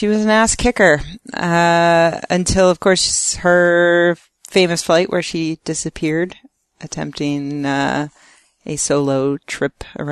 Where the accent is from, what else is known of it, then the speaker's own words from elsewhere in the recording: New Jersey, United States; Like, I grew up in New Jersey, okay?